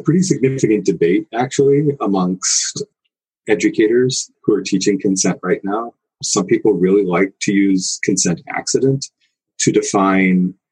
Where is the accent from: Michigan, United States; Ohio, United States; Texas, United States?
Ohio, United States; I grew up in Northern Ohio. It was icy.